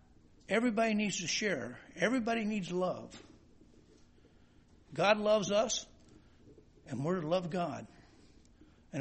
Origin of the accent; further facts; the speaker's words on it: Ireland; And of course, being the Irish I am, sometimes I don't like it.